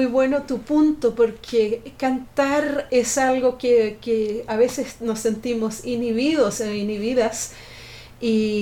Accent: Chile; Y yo crecí en la dictadura en Chile, durante la dictadura, que fueron 17 años, tenía 8 años cuando empezó la dictadura.

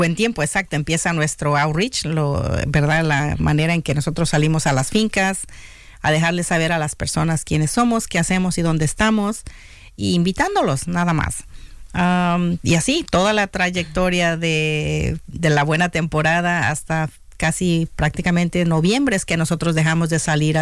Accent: Puebla, Mexico; now in United States; Ok, bueno, originalmente yo soy de México.

